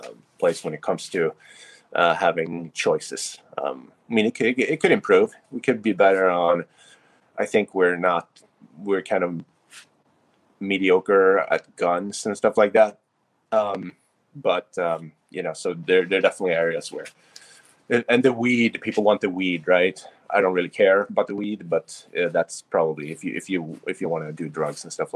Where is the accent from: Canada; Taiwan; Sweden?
Sweden; now in United States; And before that, I grew up in Sweden